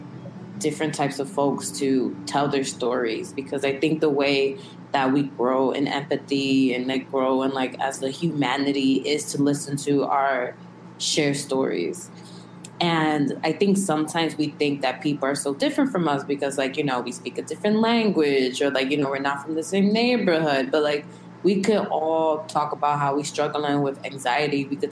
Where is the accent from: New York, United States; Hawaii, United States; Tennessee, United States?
New York, United States; Bronx; People hate on the Bronx all the time, and to know like, yo, we're from the Bronx, we fuck with it, we fuck with it every fucking day, and like, that's the place I grew up